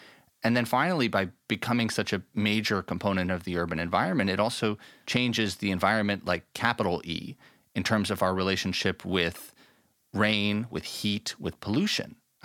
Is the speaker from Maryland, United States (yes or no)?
no; New York City, New York, United States; And I grew up in New York City